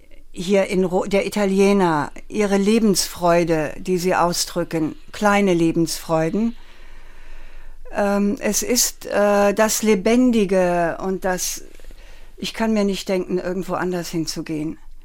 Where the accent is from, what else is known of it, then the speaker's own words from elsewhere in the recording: Germany; now in Rome, Italy; Ich bin eine Deutsche und bleibe eine Deutsche hier, aber ich werde nicht mehr zurückgehen.